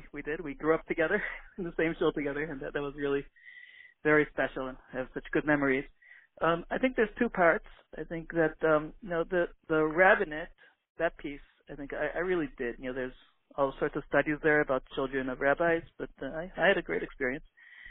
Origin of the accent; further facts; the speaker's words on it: Buffalo, New York, United States; also born or lived in Australia; I grew up in Buffalo, New York, and then I was in Australia.